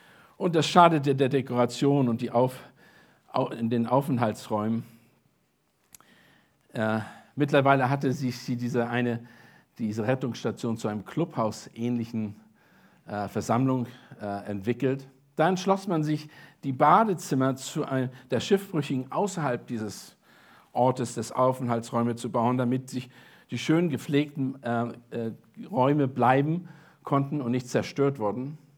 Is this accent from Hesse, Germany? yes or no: no; Kiel, Schleswig-Holstein, Germany; Ich bin tatsächlich an Kiel aufgewachsen. Starke Wind, Stürme, Wasser sind mir absolut vertraut gewesen.